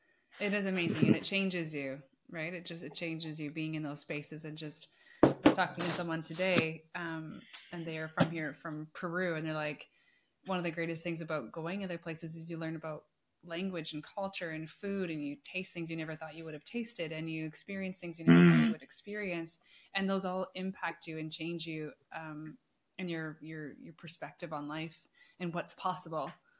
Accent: Canada; growing up in Canada

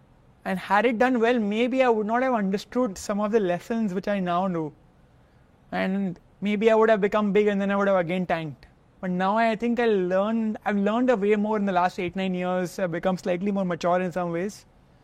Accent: Kolkata, West Bengal, India; Like, you know, that I'm from Calcutta and I used to make fun of that.

